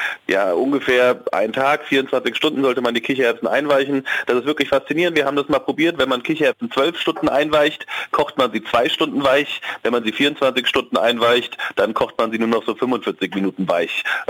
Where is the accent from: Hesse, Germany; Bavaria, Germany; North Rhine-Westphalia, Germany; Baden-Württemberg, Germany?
Hesse, Germany; ich bin Hesse